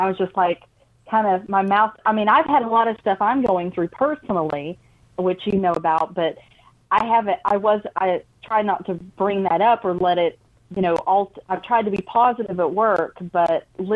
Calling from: Georgia, United States

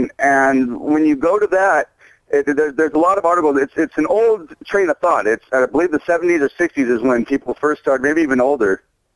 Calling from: Montana, United States; I'm from Montana.

